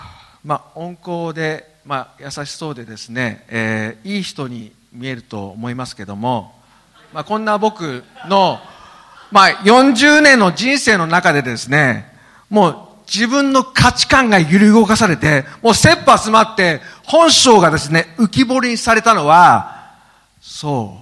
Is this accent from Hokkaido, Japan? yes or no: yes; Obihiro, Hokkaido, Japan; 僕はですね、帯広の片田舎のですね農家の長男としてですね、生まれ育ちました。